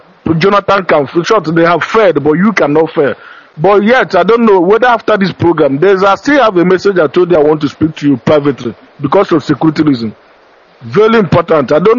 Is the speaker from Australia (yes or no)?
no; Uboka, Enugu State, Nigeria; now in Germany; Yeah, I came from Uboka in Nkani East local government area.